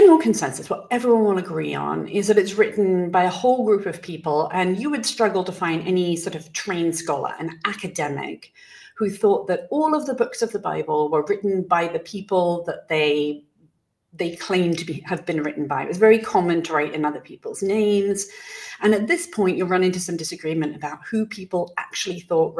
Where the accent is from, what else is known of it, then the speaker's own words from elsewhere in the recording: England, United Kingdom; I'm from England.